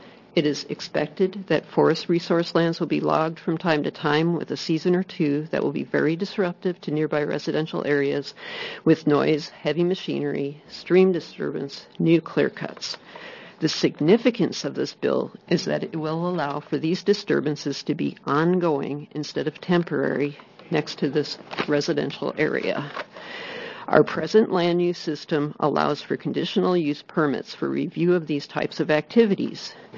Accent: Brightwood, Oregon, United States; I'm from Brightwood, Oregon.

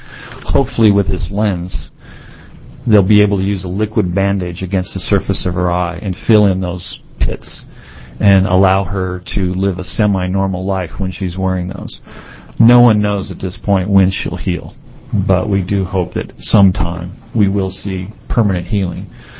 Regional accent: Westland, Oregon, United States; I'm from Westland, Oregon.

